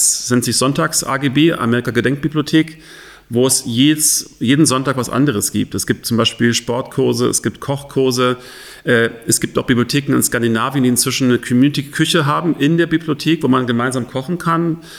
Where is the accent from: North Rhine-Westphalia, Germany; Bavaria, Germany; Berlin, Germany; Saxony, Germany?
Berlin, Germany; Ich komme aus Berlin-Kreuzberg